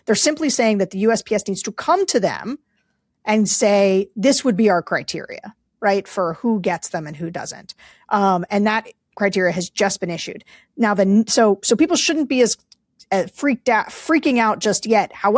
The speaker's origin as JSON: {"language": "English", "region": "Pennsylvania", "country": "United States", "tie": "born or raised there", "said": "Pennsylvania is my home state."}